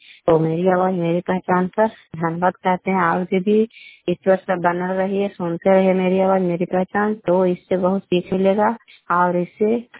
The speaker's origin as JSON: {"language": "Hindi", "town": "Kalyanpur", "region": "Bihar", "country": "India", "tie": "born or raised there", "said": "घर कल्याणपुर वाली बेची पंचायत प्रखंड चांदी जिला लांडा का निवासी हूँ।"}